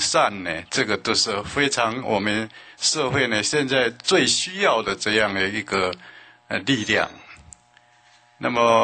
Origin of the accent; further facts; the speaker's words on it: Pingtung County, Taiwan; 我的故乡屏东。而在屏东有一个道场潮州，这个潮州这个道场我就是土生土长的，土生土长。